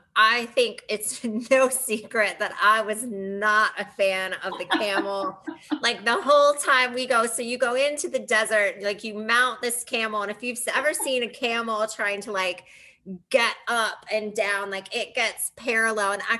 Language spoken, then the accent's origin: English; Staunton, Virginia, United States; also born or lived in Morocco; So I'm from Stanton, Virginia, and my parents still live there and that kind of thing.